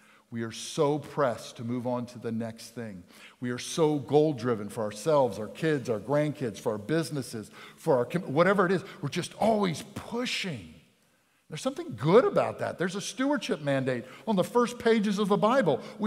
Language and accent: English; Jackson, Mississippi, United States; when I grew up in South Jackson, they knew me before I knew Jesus.